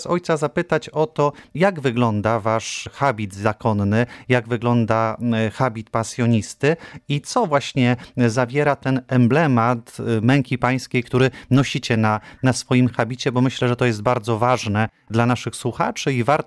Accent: Mikstat, Greater Poland Voivodeship, Poland; Ja pochodzę z Mikstatu i jako mały chłopiec pamiętam

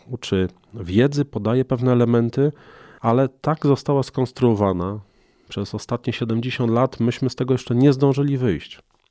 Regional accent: Greater Poland Voivodeship, Poland; Ja jako Wielkopolanin będę zwolennikiem tej pracy organicznej

